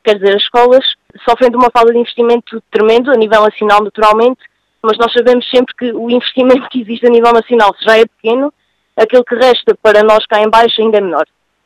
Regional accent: Serpa, Alentejo, Portugal; Eu sou de Serpa

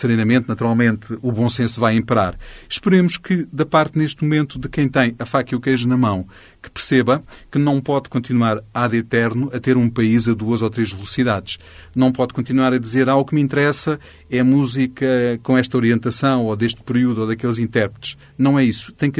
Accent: Alentejo, Portugal; porque não aceitamos, sendo alentejanos, ser portugueses de segunda ordem

